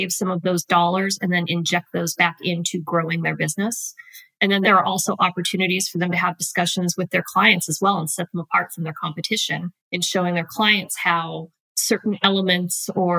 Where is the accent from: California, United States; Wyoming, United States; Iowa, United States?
Wyoming, United States; moved away as an adult; also born or lived in Utah; I am originally from Wyoming. You know, I throw that out there because there aren't many of us. So it definitely kind of makes you the standout when you can say that. Born and raised there, went to the University of Wyoming. Moved to Utah. I was there for about 22 years.